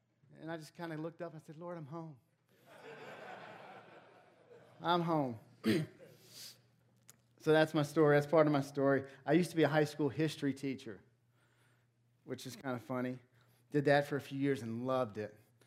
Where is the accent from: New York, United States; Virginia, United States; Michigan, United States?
Virginia, United States; I'm not a Texan. I know not everybody here is from Texas. I grew up in Central Virginia, Redskin territory.